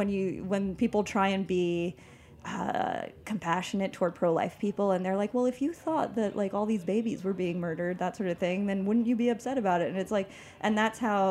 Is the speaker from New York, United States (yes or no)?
yes; New York, United States; I come from Long Island. Like, that is, like, oysters are from there.